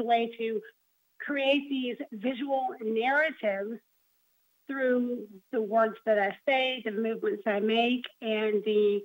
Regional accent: Marietta, Georgia, United States; Yes, actually, I'm from Marietta, which is just north of the metropolitan area.

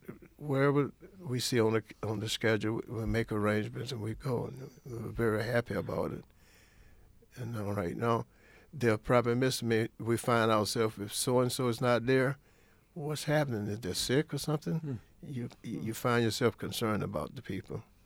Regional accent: Florida, United States; now in Rochester, United States; I was born and raised in Florida, and I came to this great city called Rochester

